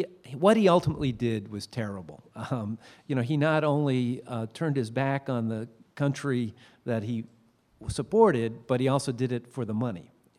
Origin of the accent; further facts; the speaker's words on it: Vermont, United States; And then my dad taught in UVM before that, so I grew up also in the Lake Champlain area.